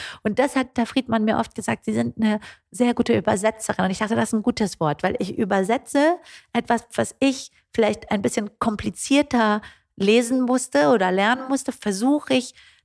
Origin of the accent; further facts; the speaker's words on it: Frankfurt, Hesse, Germany; Ich bin hier in Frankfurt aufgewachsen mit jeder Menge Sinti und Roma an meiner Schule.